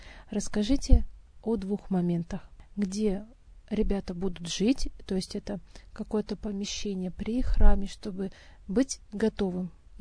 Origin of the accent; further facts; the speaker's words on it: Yekaterinburg, Sverdlovsk Oblast, Russia; Например, я из Екатеринбурга.